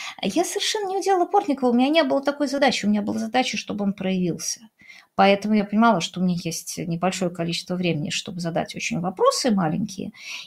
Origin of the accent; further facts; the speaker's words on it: Russia; я россиянка.